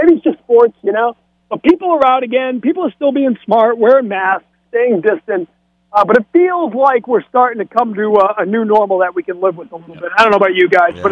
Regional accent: Lewiston, Maine, United States; beat Sonny Liston in beautiful Lewiston, Maine, my hometown, the center of the sports universe for one shining night.

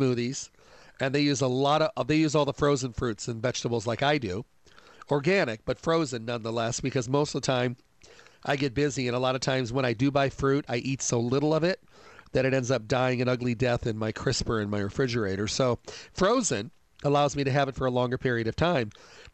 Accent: Michigan, United States; I come from Michigan, so I know what those winters are like

